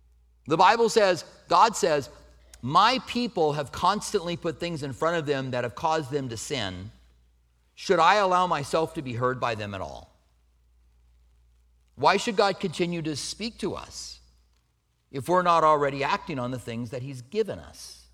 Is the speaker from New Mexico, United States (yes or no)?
yes; Albuquerque, New Mexico, United States; Now, I grew up in Albuquerque where in school I would fail classes and they would push you on